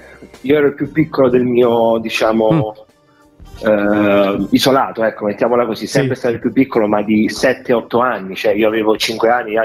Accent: Castellammare di Stabia, Campania, Italy; io sono di Castellammare di Stabia

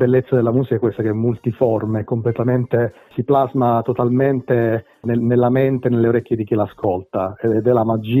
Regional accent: Sciacca, Sicily, Italy; also born or lived in Rome; now in Milan, Italy; Sì, sono siciliano, sono di Sciacca, nativo di Sciacca, provincia di Agrigento, anche se da un bel po' di anni che vivo fuori. Sono stato per tanti anni a Roma, adesso sono a Milano

